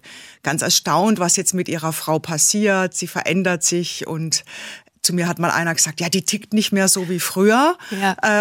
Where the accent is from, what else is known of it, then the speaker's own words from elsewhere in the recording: Baden-Württemberg, Germany; accent: Baden dialect; Ich bin geborene Badnerin und man hört es mir